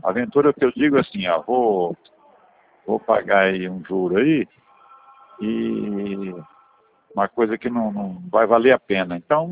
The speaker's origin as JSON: {"language": "Portuguese", "region": "São Paulo", "country": "Brazil", "said": "sou da região de Marília."}